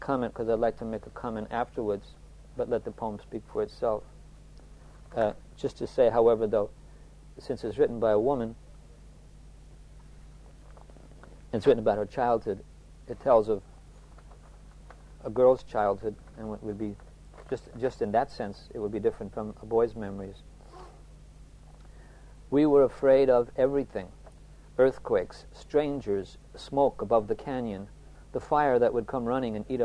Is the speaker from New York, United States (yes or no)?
yes; New York City, New York, United States; I remember the dogs were bigger than me when I grew up in Queens, New York City. It was a very working class, urban, congested neighborhood.